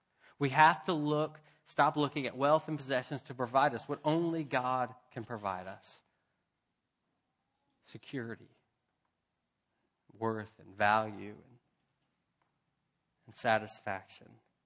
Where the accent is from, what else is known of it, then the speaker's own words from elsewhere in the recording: Memphis, Tennessee, United States; I'm from Memphis. We didn't get a lot of snow there, as you can imagine.